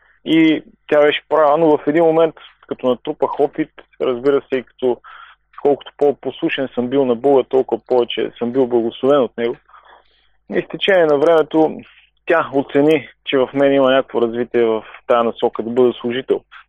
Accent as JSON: {"language": "Bulgarian", "town": "Burgas", "region": "Burgas Province", "country": "Bulgaria", "said": "Аз съм от Бургас по принцип. Там повярвах в Бог. Започнах да посещавам православна църква. Ходих, покланях се в местната църква там близо до нашия блок. Преди 8 години. Сега съм на 38, навърших 38"}